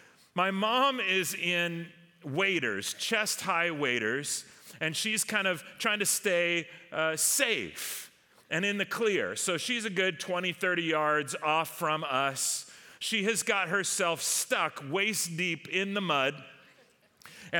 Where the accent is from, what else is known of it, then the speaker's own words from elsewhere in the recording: Long Beach, California, United States; When I was a kid growing up in Long Beach, California, I was kind of a tidy kid, you know.